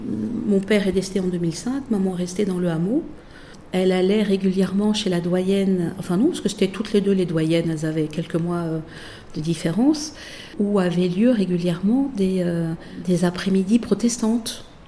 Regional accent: Gabon; born there; Alors moi, je suis née au Gabon.

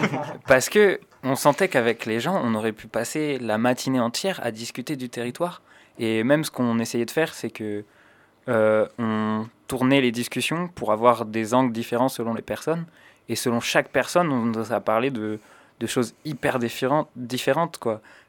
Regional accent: Pays de la Loire, France; Genre, moi je viens de Vendée et du coup mon paysage c'est plutôt la mer au départ.

